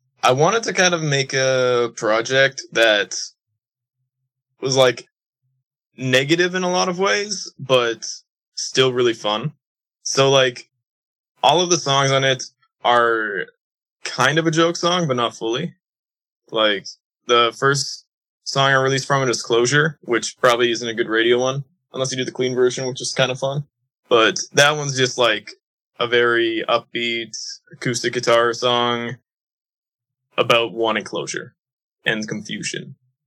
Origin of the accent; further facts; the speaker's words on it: Prince George, British Columbia, Canada; now in Calgary, Canada; I'm from I live in Calgary. I'm from Prince George in BC.